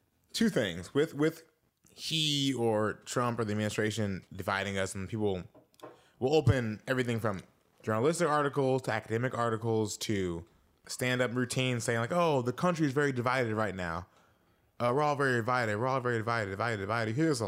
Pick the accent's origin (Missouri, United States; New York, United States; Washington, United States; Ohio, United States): Missouri, United States; Columbia; Columbia, Missouri, my hometown, MIZ.